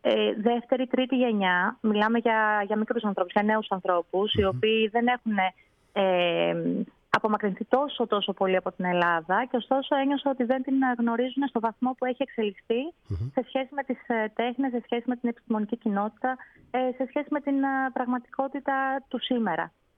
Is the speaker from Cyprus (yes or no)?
no; New York, United States; η μητέρα μου είναι παιδί της Ομογένειας. Μεγάλωσα στην Νέα Υόρκη, στην Αστόρια συγκεκριμένα, όπως ήταν όλοι οι Έλληνες τότε. Και έχω οικογένεια εκεί, έχουμε φίλους, έχουμε συγγενείς.